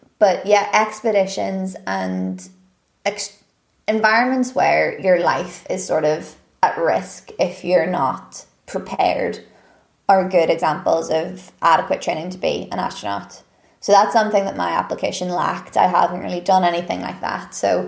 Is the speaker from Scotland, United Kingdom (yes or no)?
no; Northern Ireland, United Kingdom; especially because I came from Northern Ireland, hadn't really ventured that far away from home.